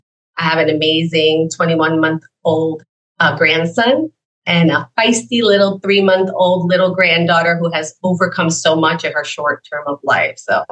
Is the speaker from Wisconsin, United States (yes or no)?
no; Florida, United States; also born or lived in New York; I was born in New York, but I've been down here my whole entire adult life. I came down here for high school, and I claim I'm a Floridian.